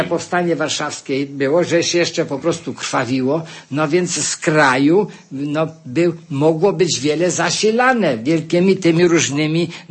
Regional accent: Turza, Subcarpathian Voivodeship, Poland; byli po prostu pędzeni ci akowcy z Elw u nas w Turzy. 20-25 kilometrów od Rzeszowa jest miejscowość Sokołów, Turza, Nienadówka.

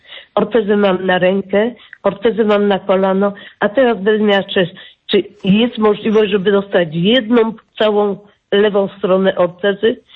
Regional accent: Kraków, Lesser Poland, Poland; ja z Krakowa pochodzę, ale jestem po operacji kręgosłupa.

